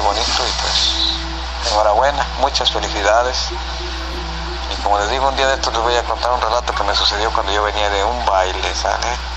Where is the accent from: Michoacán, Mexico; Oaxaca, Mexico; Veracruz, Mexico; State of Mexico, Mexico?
Oaxaca, Mexico; now in Culiacán, Mexico; de Oaxaca, Oaxaca. Estoy trabajando acá en Culiacán, Sinaloa, en un campo que se llama Campo Campaña, Villa Juárez, Navolato.